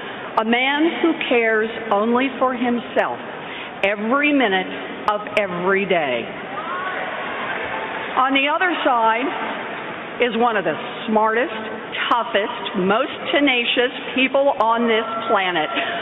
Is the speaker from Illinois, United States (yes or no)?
no; Oklahoma, United States; I grew up in Oklahoma. My daddy ended up as a maintenance man. And my mom worked a minimum wage job at Sears.